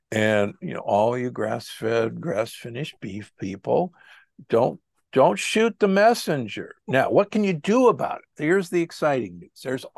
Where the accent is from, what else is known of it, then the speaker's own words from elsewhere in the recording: Omaha, Nebraska, United States; I was raised in Omaha, Nebraska. Nebraska is the beef state.